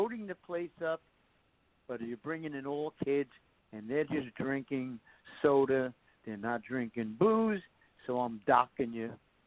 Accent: Garfield, New Jersey, United States; He was from Passaic, and I was from Garfield, neighboring towns.

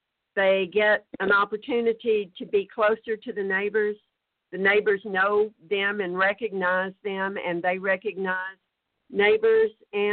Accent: Shreveport, Louisiana, United States; I am a Shreveport native. It's my hometown. My family goes back. I'm the fourth generation to call Shreveport home in my family. I went to elementary school and graduated from high school here.

